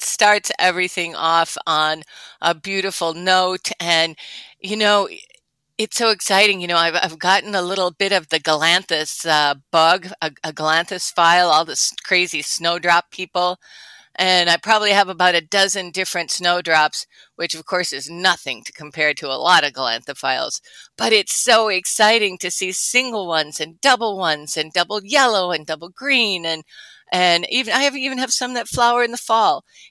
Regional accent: Minnesota, United States; My mom was a great gardener, and we had a ton of tulip bulbs, and I'm from Minnesota, so every year she'd have to dig them up in the fall and dry them and wait and plant them again

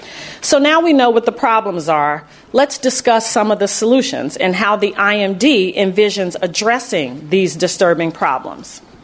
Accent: Illinois, United States; as prevalent today as it was when I was a young elementary school girl growing up in South Shore and as a teenager attending high school on the West Side.

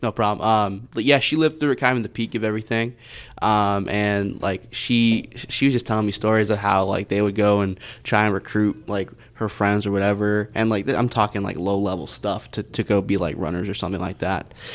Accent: Kendall, Florida, United States; I grew up there in South Florida, so I'm from Kendall. That's like the suburb area.

